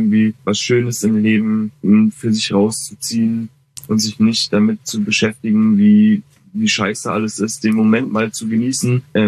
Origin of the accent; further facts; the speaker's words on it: Berlin, Germany; meine Familie kommt aus Koblenz, ich bin in Berlin groß geworden, so ich kenne nichts anderes, ich würde immer sagen, ich bin Berliner.